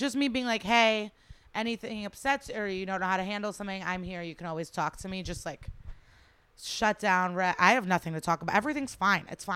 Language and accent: English; United States; there's weird things I do that I think have to do with my upbringing, but I'm very American.